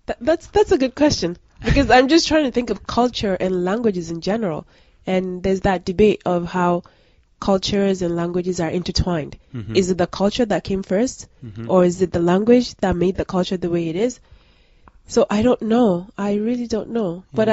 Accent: Nigeria; Like being a Nigerian myself, we've had the issue of colonization

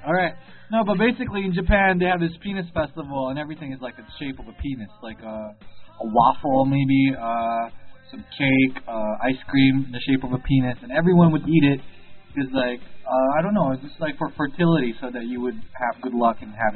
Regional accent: South China, China; I'm from South China.

